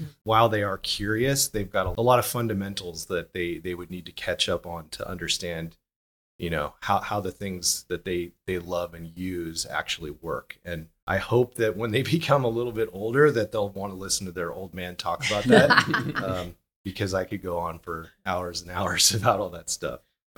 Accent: California, United States; Well, I grew up in the Bay Area, and I feel very fortunate that I was born in a generation that was privileged to see kind of the evolution of the internet.

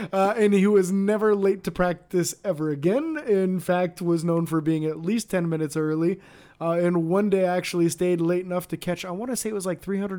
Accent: Erie, Pennsylvania, United States; We're from the Erie area.

